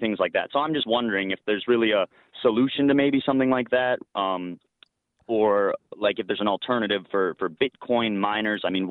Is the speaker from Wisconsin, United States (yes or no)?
yes; Kimberly, Wisconsin, United States; I'm from Kimberly, Wisconsin. I actually just graduated high school here in Kimberly.